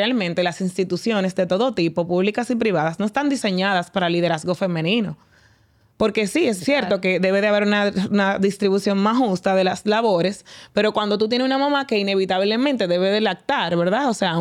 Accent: Dominican Republic; yo lo viví como niña dominicana del barrio y del campo.

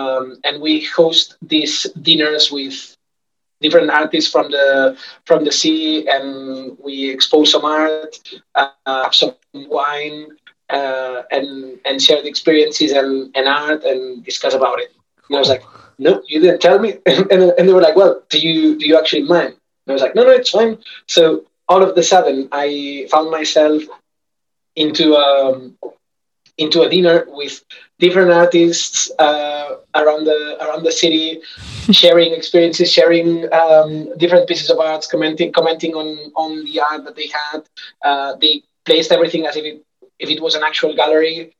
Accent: Sabadell, Catalonia, Spain; now in Birmingham, United Kingdom; So I come from Sabadell. It's not the best city in the world, but it's close to Barcelona.

